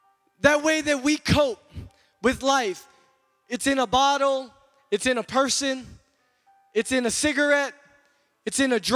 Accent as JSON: {"language": "English", "town": "Kahului", "region": "Hawaii", "country": "United States", "tie": "born or raised there", "said": "I was born and raised here on Maui, Kaului School, Maui Waena Intermediate, Maui High School. I am card-carrying Valley Isle, Hanabata kid."}